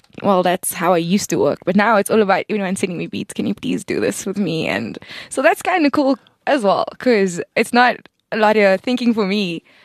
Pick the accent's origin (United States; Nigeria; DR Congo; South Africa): South Africa; Cape Town, Western Cape; now in Johannesburg, South Africa; I'm originally from Cape Town, and I moved here recently about 2 months ago.